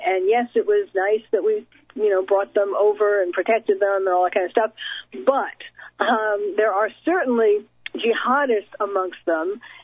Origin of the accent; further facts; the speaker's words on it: New York, United States; now in California, United States; I'm from New York, by the way, but I moved to California